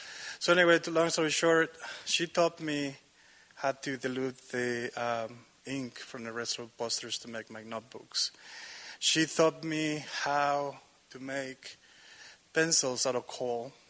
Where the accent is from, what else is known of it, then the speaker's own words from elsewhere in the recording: Mexico City, Mexico; also born or lived in Veracruz; I'm from Mexico City originally, and I moved to Veracruz with my mom and my grandma.